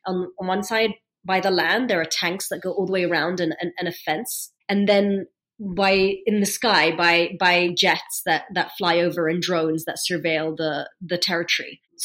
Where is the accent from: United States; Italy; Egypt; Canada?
Egypt; I'd grown up in a world in Egypt where no one would mention the president's name, let alone talk about him